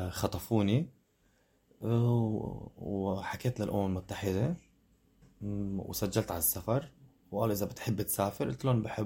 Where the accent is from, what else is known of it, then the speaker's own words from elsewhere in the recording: Syria; also born or lived in Turkey; now in France; ، عمري 31 سنة، الأصل سوري، جيت من سوريا على تركيا ومن تركيا على فرنسا، وصل لي هون تقريبا 5 سنوات.